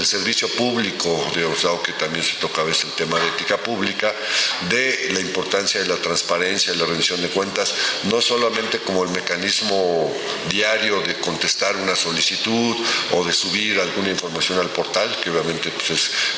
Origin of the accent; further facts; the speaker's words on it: Mexico City, Mexico; ando un poco con gripa, como muchos mexicanos y defeños andamos en estos días.